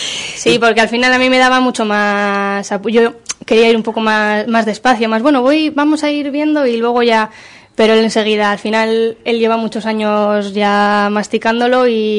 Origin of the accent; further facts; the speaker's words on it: Miranda, Castile and León, Spain; Al final somos de Miranda, hemos nacido en Miranda, nos hemos criado en Miranda y queremos que Miranda funcione, ¿no?